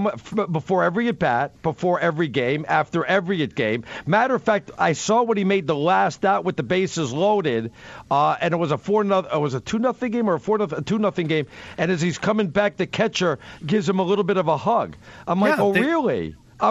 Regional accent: East Coast, United States; Because I'm from the East Coast, and notice

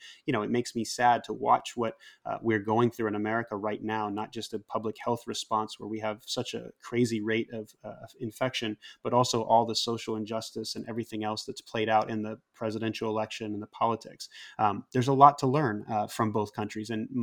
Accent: Japan; I come from Japan.

